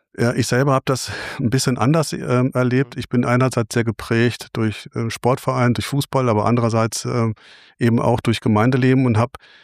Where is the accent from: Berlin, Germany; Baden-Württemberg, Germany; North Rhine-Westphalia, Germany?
North Rhine-Westphalia, Germany; Bochum; Also ich bin in Bochum groß geworden